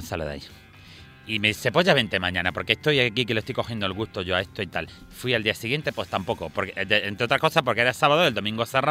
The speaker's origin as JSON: {"language": "Spanish", "town": "Estepona", "region": "Andalusia", "country": "Spain", "moved": "yes", "lives_now": "Sweden", "said": "mi marido y yo somos de Estepona, pero nos fuimos, ¿sabes? Nos fuimos para allá con los suecos. Y, hombre, nos consideramos suecos por los años que llevamos"}